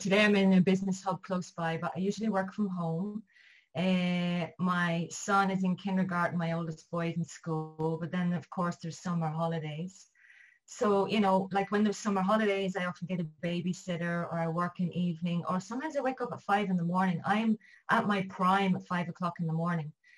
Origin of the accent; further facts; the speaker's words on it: Ireland; also born or lived in Australia; now in Israel; I'm Irish, as you can get from my accent, but I'm living currently in Israel